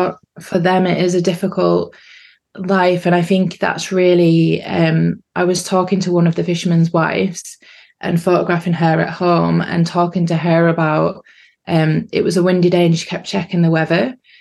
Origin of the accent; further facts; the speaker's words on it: North East England, United Kingdom; I'm an artist from the Northeast